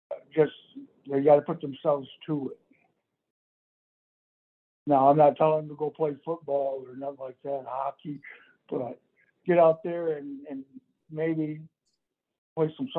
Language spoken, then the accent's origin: English; Michigan, United States; We were raised on Lake Huron up here in Michigan.